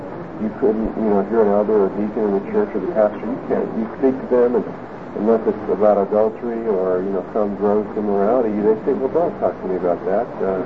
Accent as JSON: {"language": "English", "town": "Los Angeles", "region": "California", "country": "United States", "said": "I come from Los Angeles, where it's uncommon if you walk to church, or if you drive less than 5 minutes."}